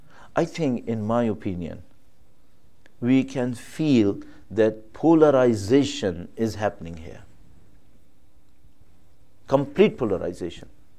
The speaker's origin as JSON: {"language": "English", "country": "Pakistan", "said": "So I'm wondering, I'm Pakistani, where they will go."}